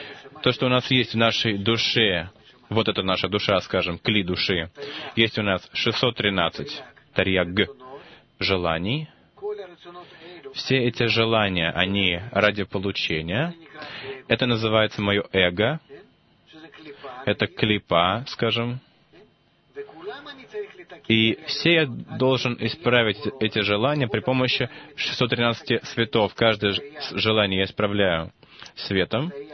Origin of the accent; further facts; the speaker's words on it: Russia; now in Israel; И что я приехал сюда из России почти 40 лет назад.